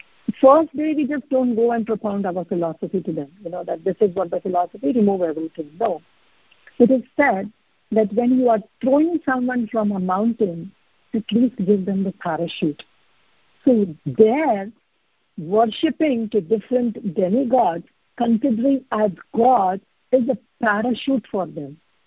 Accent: North India, India; We are from North India, worshipping everybody.

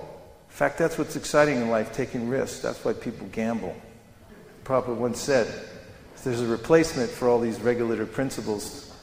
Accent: California, United States; I come from Silicon Valley. There people are always looking for venture capital.

